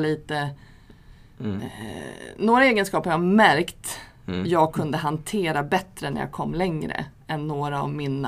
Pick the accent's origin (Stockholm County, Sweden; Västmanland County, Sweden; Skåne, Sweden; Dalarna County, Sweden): Västmanland County, Sweden; Surahammar; jag kom från Surahammar